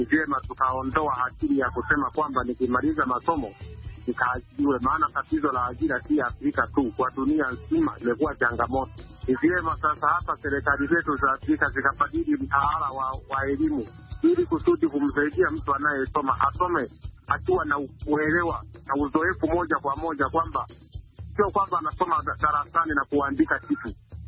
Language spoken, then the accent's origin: Swahili; Mwanza, Tanzania; natokea ile mera Mwanza.